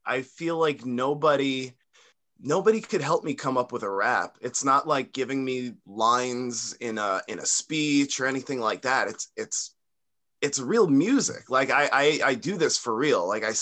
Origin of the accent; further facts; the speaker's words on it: Long Island, New York, United States; I'm from Long Island, born okay. and raised, still live here. It's very cold.